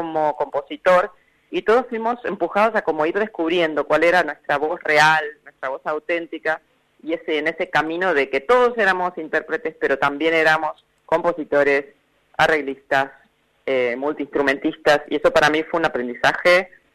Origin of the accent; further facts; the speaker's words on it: Buenos Aires, Argentina; más allá de Buenos Aires, que es de donde yo soy